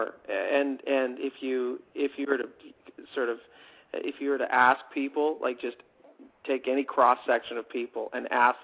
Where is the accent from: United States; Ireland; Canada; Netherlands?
Canada; Toronto, Ontario; I'm in Toronto. I'm a Canadian.